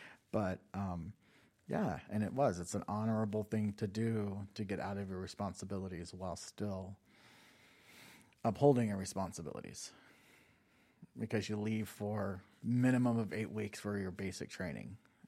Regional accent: Utah, United States; So I was from Utah.

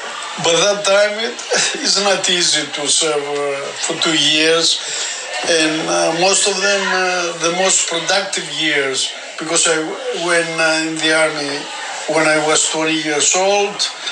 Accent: Greece; English is a second language; It was the civil war when I grew up in Greece.

